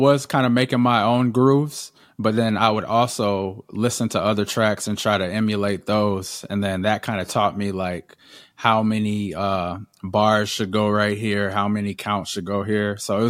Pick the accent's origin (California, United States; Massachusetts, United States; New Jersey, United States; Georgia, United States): Georgia, United States; Atlanta; I grew up in Atlanta, so music was all around me.